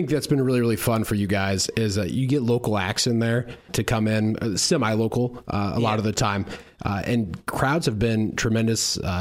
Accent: Iowa, United States; I'm from Southwest Iowa

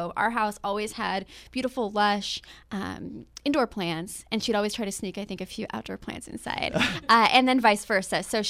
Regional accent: Forks, Washington, United States; So so I grew up in Forks, Washington, and it's about 20 miles from the Ho Rainforest, and that's HOH.

